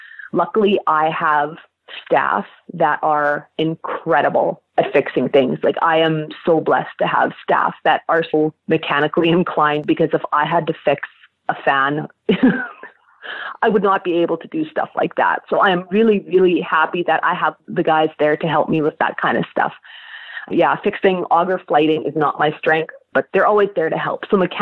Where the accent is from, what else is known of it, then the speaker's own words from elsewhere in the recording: Manitoba, Canada; I am from South Central Manitoba, and I manage a large barrow-to-finish daughter nucleus hog farm out here.